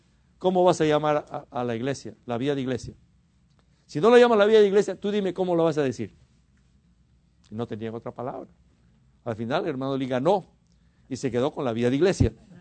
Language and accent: Spanish; Peru; Somos algunos peruanos aquí.